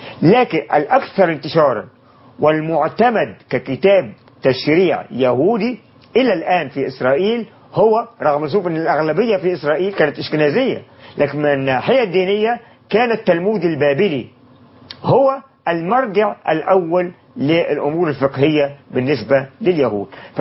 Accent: Egypt; زي القبط عندنا في مصر دلوقتي

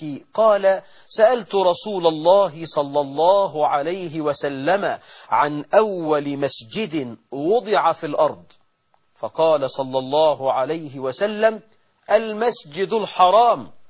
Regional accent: Egypt; اللهم اجعل بلدنا مصر أمنا أمانا

